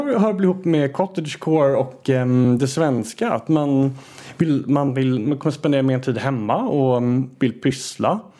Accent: Bromma, Stockholm County, Sweden; när jag växte upp i Bromma på 90-talet

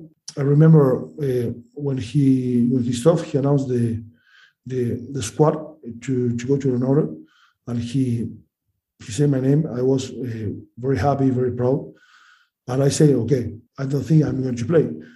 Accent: Uruguay; English is a second language; I came from Uruguay. Uruguay is a country, 3 million of people in Uruguay.

